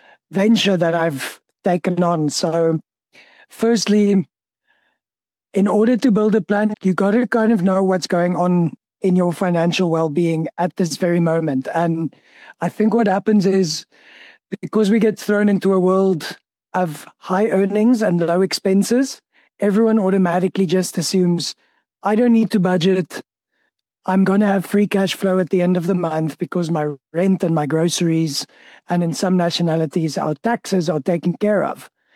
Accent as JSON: {"language": "English", "country": "South Africa", "said": "I'm from South Africa."}